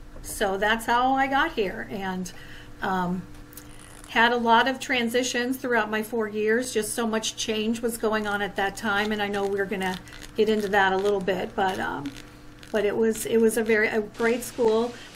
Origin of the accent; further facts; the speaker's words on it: Belleville, Illinois, United States; And I was from the Belleville area, just east of St. Louis